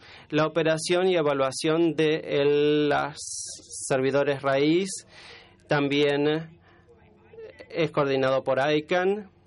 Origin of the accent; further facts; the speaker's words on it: Turkey; Spanish is a second language; Yo vengo de Turquía originalmente y trabajé con un equipo que trajo a la Internet a Turquía.